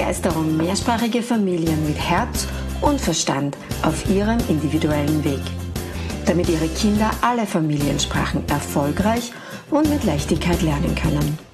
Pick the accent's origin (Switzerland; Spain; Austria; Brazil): Austria; Upper Austria; accent: Upper Austrian; ich mit meinem oberösterreichischen Dialekt